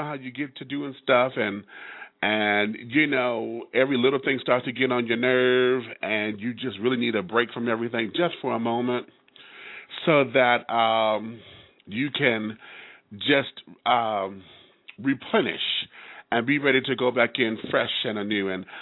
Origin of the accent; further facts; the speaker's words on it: Detroit, Michigan, United States; in my hometown of Detroit, Michigan, actually on the outskirts in Ferndale.